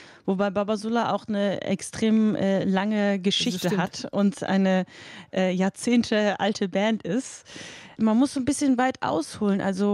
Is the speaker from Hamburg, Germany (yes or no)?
yes; Hamburg, Germany; in meiner Heimatstadt Hamburg